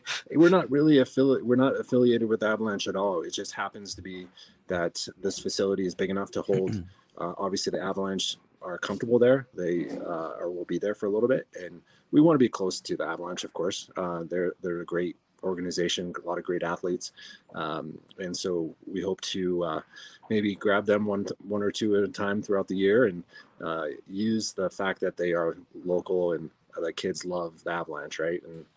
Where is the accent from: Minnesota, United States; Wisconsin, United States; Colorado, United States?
Colorado, United States; Denver; I'm born and raised in Denver. I love Denver sports.